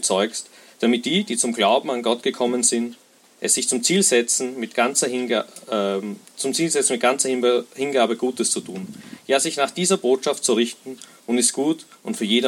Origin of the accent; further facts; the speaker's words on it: Vienna, Austria; ich bin aus Wien extra da und heute mit euch dieses Freudenfest zu feiern.